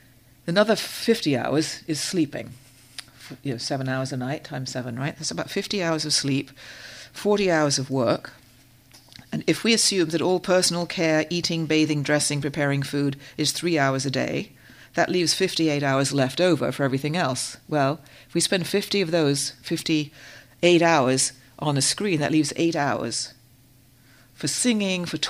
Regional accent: Canada; You know, we're nice and we're Canadian and we kind of like, oh well, you know, okay

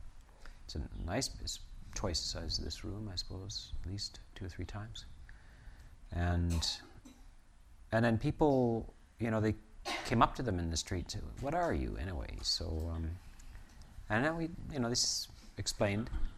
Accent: New Westminster, British Columbia, Canada; born there; I was in the Royal Columbian Hospital in Westminster, and so was I.

